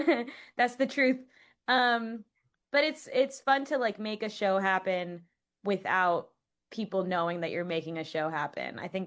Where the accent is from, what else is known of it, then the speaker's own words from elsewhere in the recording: Laredo, Texas, United States; I'm from Laredo, so I was doing community theater in Laredo at that time.